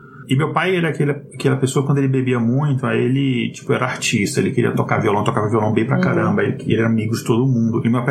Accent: Janaúba, Minas Gerais, Brazil; born there; que é a cidade, de fato, onde eu nasci, em Janaúba, que é um pouco mais ao norte de Minas, ou quando eu ficava em Montes Claros, que é onde morava meu avô e minha avó

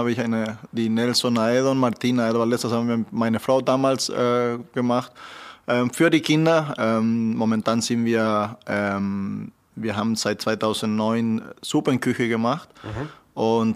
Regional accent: Bremen, Germany; Als Bremer

